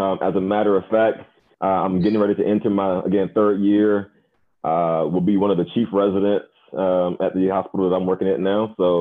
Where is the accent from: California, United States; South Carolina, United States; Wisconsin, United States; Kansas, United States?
South Carolina, United States; Winnsboro; grew up, born and raised in Winsboro, South Carolina. USC Aiken for undergrad, went to MUSC for medical school, Duke University for residency.